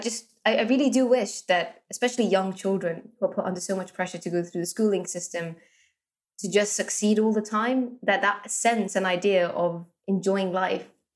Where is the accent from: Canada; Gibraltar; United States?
Gibraltar; born there; I was born in Gibraltar.